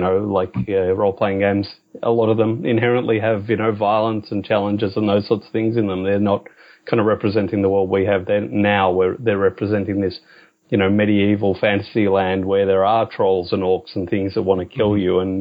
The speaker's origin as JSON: {"language": "English", "country": "Australia", "said": "as we mentioned, I'm an Australian. We never really had the satanic panic here in Australia about role playing games."}